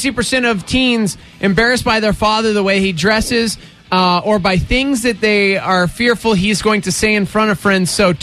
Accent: Texas, United States; Funny because I grew up in Texas, and that was our minivan.

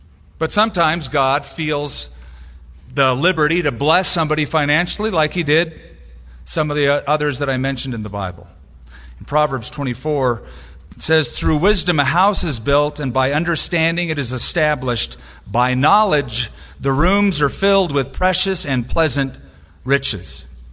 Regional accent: California, United States; I grew up in Southern California. That's my frame of reference.

